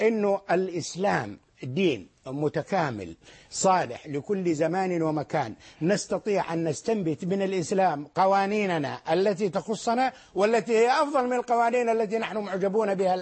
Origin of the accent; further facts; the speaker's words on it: Saudi Arabia; لا، ليست دول إسلامية بالمفهوم الذي عندنا في المملكة العربية السعودية